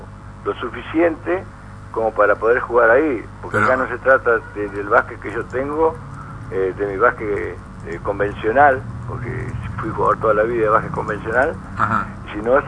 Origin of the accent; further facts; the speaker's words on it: Concordia, Entre Ríos, Argentina; pero me tiré para el lado acá de donde soy